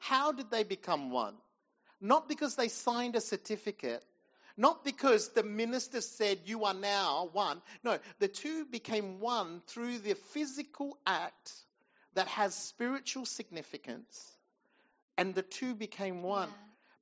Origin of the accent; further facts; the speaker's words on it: India; Even saying the word as an Indian is bad.